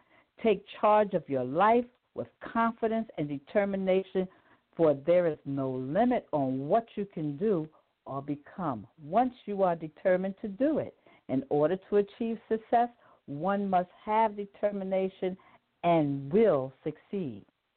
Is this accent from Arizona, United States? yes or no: no; New York City, New York, United States; I grew up in New York City, and a lot of times I would walk by Juilliard School coming from work.